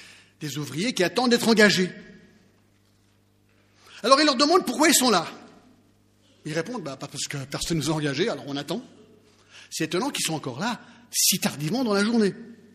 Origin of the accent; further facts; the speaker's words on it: United States; now in France; Alors vous savez, je suis américain à la base